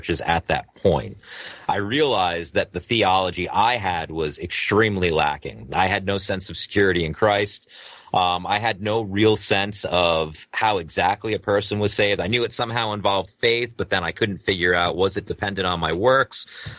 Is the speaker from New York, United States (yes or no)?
yes; Holtsville, New York, United States; I'm from Holtsville, New York, originally.